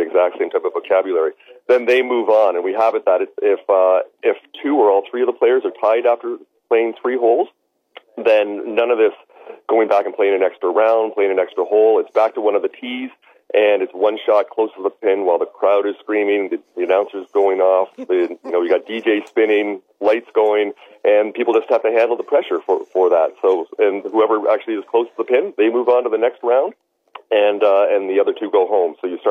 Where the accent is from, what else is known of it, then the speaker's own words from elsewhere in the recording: Canada; So we're very close to the border and spend most of our time these days in the States because that's where we want to launch Ripped Links, of course. But we are both Canadian.